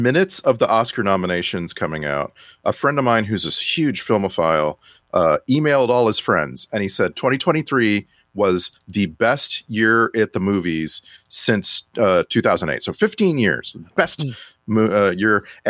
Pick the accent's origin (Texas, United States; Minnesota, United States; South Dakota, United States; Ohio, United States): Texas, United States; like where I grew up in Texas, we would get a regular video from a guy called the Texas Country Reporter.